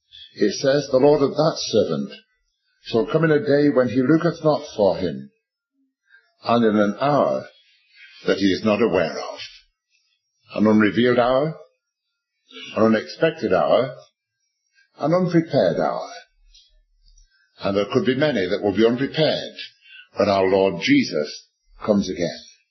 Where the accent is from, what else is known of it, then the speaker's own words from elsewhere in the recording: Manchester, North West England, United Kingdom; And it said, another body found in Manchester's murder mine. I came from Moss Side. I came from a slum home.